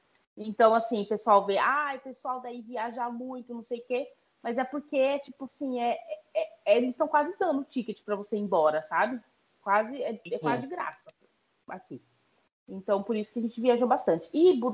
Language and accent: Portuguese; Mato Grosso do Sul, Brazil; also born or lived in Florianópolis; Eu passei a minha vida toda no Mato Grosso do Sul morando em casa. Depois eu mudei para Florianópolis, morei em apartamento. Aí mudei para cá, mudei para apartamento também.